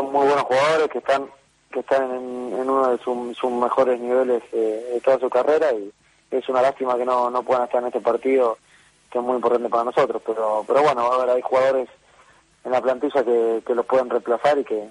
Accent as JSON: {"language": "Spanish", "country": "Argentina", "said": "yo también soy argentino"}